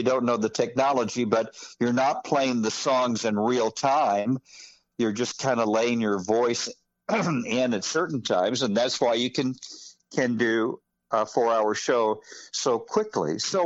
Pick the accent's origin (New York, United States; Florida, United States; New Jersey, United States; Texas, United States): Texas, United States